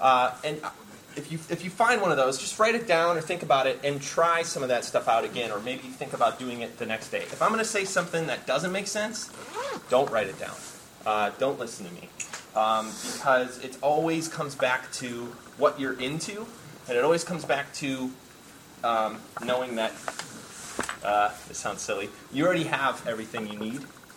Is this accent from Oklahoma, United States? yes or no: no; Michigan, United States; kind of a little bit about how I grew up in Michigan and figured out that I wanted to do this stuff.